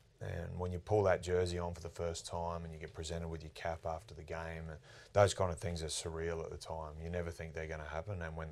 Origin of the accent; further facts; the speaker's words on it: Rockhampton, Queensland, Australia; It was not about 96 and I came down from Rocky with my dad to go and watch the Wallabies play the All Blacks at the old Lang Park.